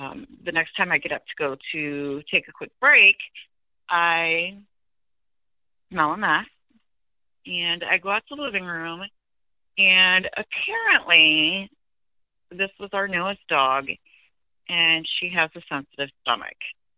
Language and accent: English; Iowa, United States; I'm from Iowa.